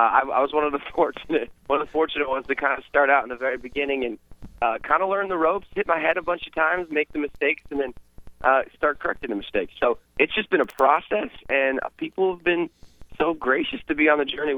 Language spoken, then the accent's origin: English; Colorado, United States; born there; I was born in Colorado. I got a place in Colorado, and I spend about half the time there and half the time in L.A.